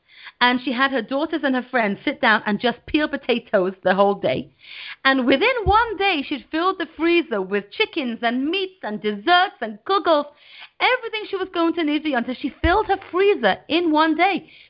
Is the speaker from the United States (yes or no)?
no; England, United Kingdom; And I'm from England, I don't know if you can tell, but I really like a nice cup of tea.